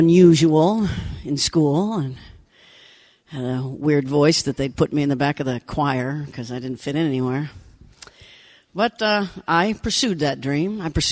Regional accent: Leavenworth, Kansas, United States; born there; I was born in Leavenworth, Kansas, which is far from here, yeah? Right in the middle of everything.

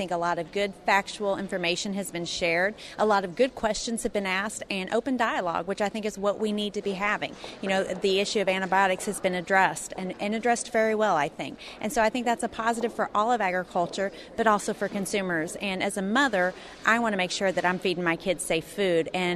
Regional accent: Clarence, Missouri, United States; from Clarence, Missouri.

